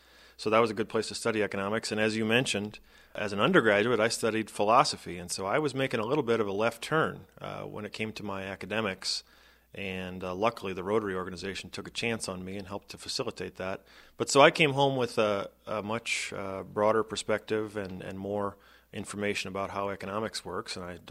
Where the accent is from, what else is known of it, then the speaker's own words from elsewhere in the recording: Yankton, South Dakota, United States; Well, I'm from South Dakota, which is also part of Region 8, and from the southeast part of the state, a town called Yankton is where I grew up.